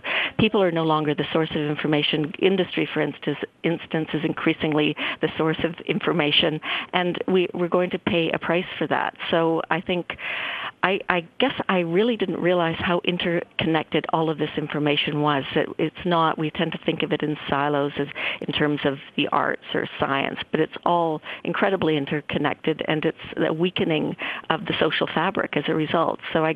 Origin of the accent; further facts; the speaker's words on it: Canada; as a Canadian, I felt